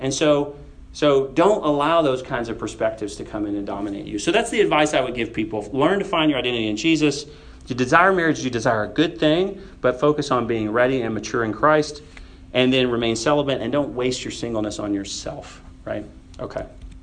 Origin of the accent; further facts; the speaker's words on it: Arkansas, United States; I grew up in Arkansas where, you know, everybody marries their cousin at 17.